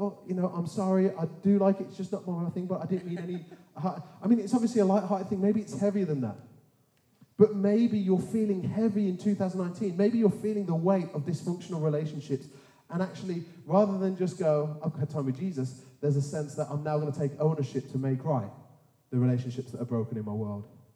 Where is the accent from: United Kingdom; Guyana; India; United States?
United Kingdom; Because we're British, or French in some cases, I don't know what the French culture is like, but British, we struggle to hear it.